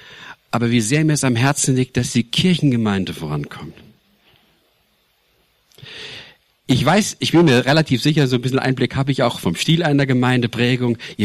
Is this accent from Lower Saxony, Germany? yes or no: no; Weidenhausen, Hesse, Germany; Ich komme ursprünglich aus dem Mittelhessischen, Nähe von Marburg, Ladenbach, Weidenhausen bin ich groß geworden